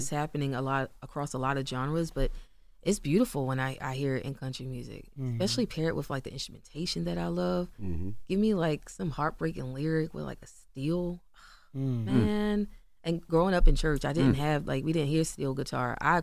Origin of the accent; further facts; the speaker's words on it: Baltimore, Maryland, United States; I'm from Baltimore. Like, mm-hmm. I'm from Randallstown. Like, mm-hmm. I'm from over by Morgan State. Like, that's where I grew up.